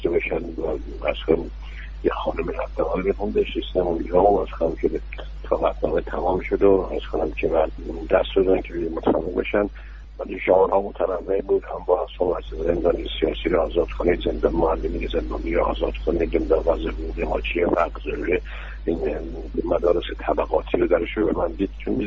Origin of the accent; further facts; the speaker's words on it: Iran; من وظیفه خودم درستم به عنوان یک ایرانی، به عنوان یک معلم، به عنوان یک دانشمند،